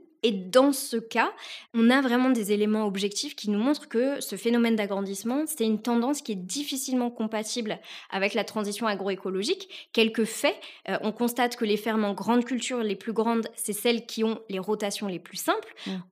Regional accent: France; On a quand même un grand besoin chez nous, en France, d'enrayer ce vieillissement de la population agricole.

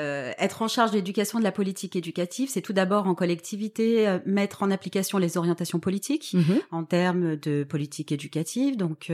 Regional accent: Toulon, Provence-Alpes-Côte d'Azur, France; Alors, moi, je viens de Toulon, donc qui est une ville que tout le monde connaît près de Marseille. Je suis l'aînée de 7 enfants, donc de parents maghrébins. Mon papa est arrivé en France dans les années 60.

